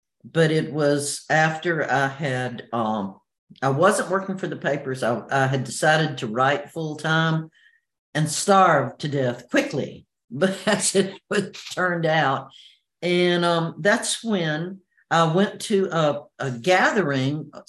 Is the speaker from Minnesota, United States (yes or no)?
no; Lewisdale, Mississippi, United States; I'm from Lewisdale, Mississippi. Yes, a small town.